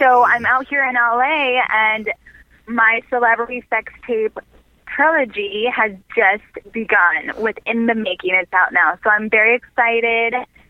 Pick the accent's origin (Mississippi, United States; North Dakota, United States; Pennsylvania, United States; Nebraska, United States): Nebraska, United States; now in Austin, United States; I grew up in Nebraska.